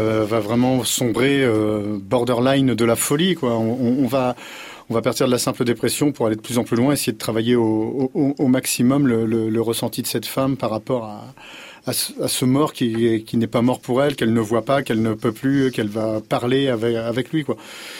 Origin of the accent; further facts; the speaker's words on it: Saint-Romain-de-Colbosc, Normandy, France; Je suis pas parisien parce qu'on dit souvent que c'est la plage des parisiens, mais je suis né à côté, je suis de Saint-Romain-de-Colbosc, je suis à 25 km.